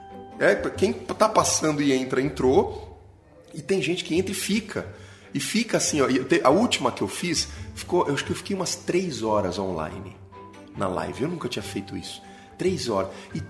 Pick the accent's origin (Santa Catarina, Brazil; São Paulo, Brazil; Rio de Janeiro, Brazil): São Paulo, Brazil; eu sou nascido e criado em São Paulo, na megalópole, no meio da floresta de prédios aqui, e fui morar no campo, fui morar num lugar onde eu não tinha vizinho, fui morar dentro do Parque Estadual ali, que você conhece bem, em Campos do Jordão, e morei lá durante um ano